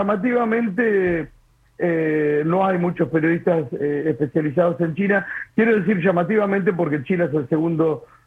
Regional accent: San Nicolás de los Arroyos, Buenos Aires Province, Argentina; born there; Yo nací en San Nicolás de los Arroyos y era el único pibe chino que había.

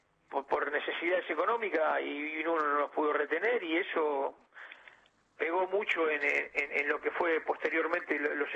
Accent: Argentina; como argentino me parece que no corresponde una cosa así.

